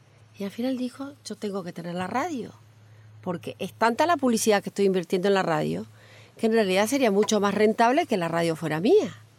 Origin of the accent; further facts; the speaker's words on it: Havana, Cuba; born there; Mi padre era santiaguero, pero yo nací en La Habana. Y bastante mezcla tengo porque mi madre nació en la Argentina.